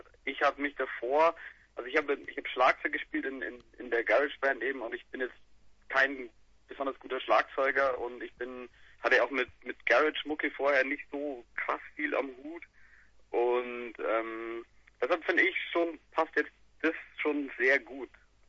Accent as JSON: {"language": "German", "region": "Bavaria", "country": "Germany", "lives_now": "Nuremberg, Germany", "said": "Genau, wir sind aus Nürnberg, ja. Wir haben uns, also wir kommen alle irgendwie aus verstreuten Käfern in Bayern, wohnen aber seit einigen Jahren in Nürnberg"}